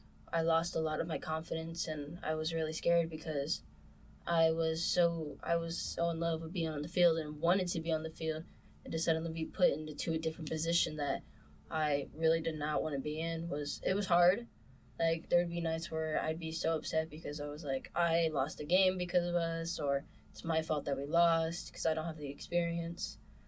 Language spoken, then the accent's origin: English; Texas, United States; I originally am from Texas. I am living currently in a little town called Godley, but I went to school in Fort Worth.